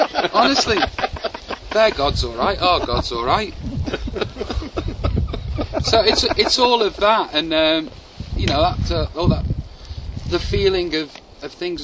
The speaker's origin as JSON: {"language": "English", "town": "Stoke-on-Trent", "region": "West Midlands", "country": "United Kingdom", "said": "I'm from Northern England, a place called Stoke-on-Trent."}